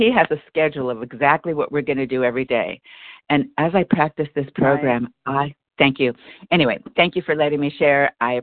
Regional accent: Los Angeles, California, United States; now in Portland, United States; I live in Portland, Oregon now, but I'm from Los Angeles, and I'm going down there tomorrow

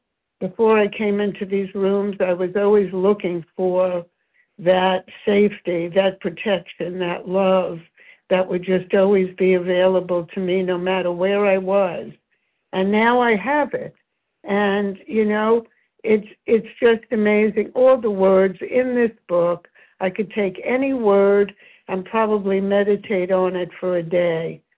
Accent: Brooklyn, New York, United States; I flashed on when I was a little girl and I grew up in Brooklyn. My mom and I would go downtown Brooklyn to this department store called Mays

